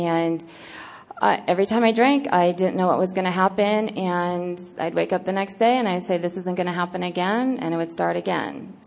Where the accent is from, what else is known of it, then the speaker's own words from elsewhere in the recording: Washougal, Washington, United States; I'm an alcoholic. I'm from Washougal, Washington.